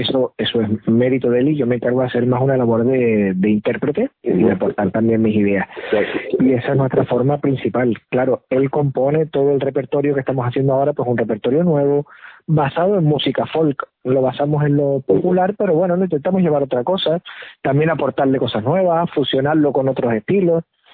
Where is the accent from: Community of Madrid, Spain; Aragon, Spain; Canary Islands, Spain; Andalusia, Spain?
Canary Islands, Spain; Pues sí, mira, los cuatro somos de Tenerife.